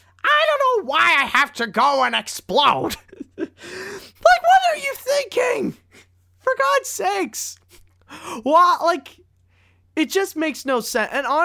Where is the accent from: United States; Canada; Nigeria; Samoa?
Canada; This is why I'm Canadian.